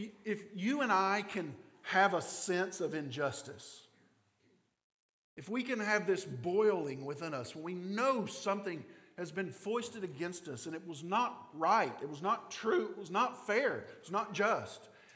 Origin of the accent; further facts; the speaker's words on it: Richmond, Kentucky, United States; in my hometown of Richmond, Kentucky, to get anywhere, you had to cut through cow pastures and then the campus of Eastern Kentucky University.